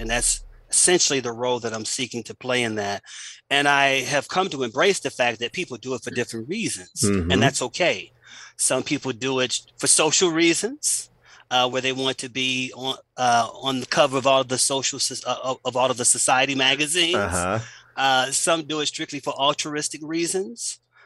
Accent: Miami, Florida, United States; with all the different cities that I've moved to since I left my hometown, Miami, being in the space of philanthropy.

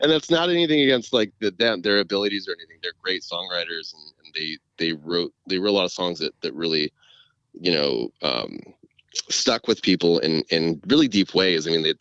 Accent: California, United States; I love that I grew up in California.

